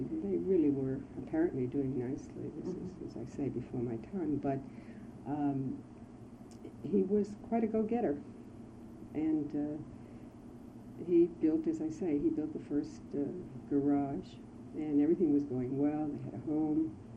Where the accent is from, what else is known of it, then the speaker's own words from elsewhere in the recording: Brooklyn, New York, United States; moved away as an adult; also born or lived in Perrineville; now in Pittsburgh, United States; And I was brought up in Brooklyn, New York, where I lived until I married, and Paul and I came to Pittsburgh.